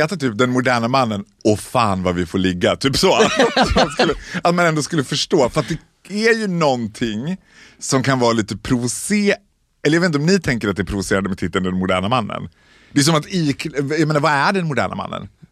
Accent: Borlänge, Dalarna County, Sweden; Sen är jag född och uppvuxen i Borlänge. Jag känner mig väldigt mycket som a country boy.

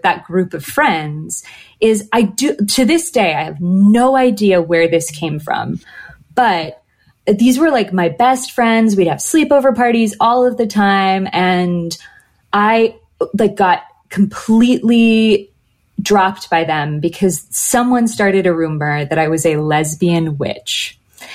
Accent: Galway, Connacht, Ireland; now in Los Angeles, United States; I moved from Galway, Ireland to like LA. And then, or no, maybe I had transferred from LA. I was back and forth between Ireland and LA a lot at that point.

